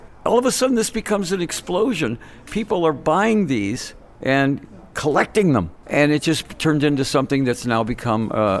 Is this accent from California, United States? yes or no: no; Phoenix, Arizona, United States; I grew up in Phoenix. I have seen the growing problem on the street.